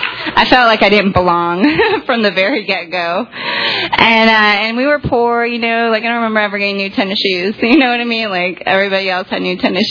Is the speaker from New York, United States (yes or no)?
no; Tampa, Florida, United States; I grew up in Tampa, not like a lot of others here, because we're pretty unique. So Tampanian, born and raised, lived here pretty much all my life, good and bad.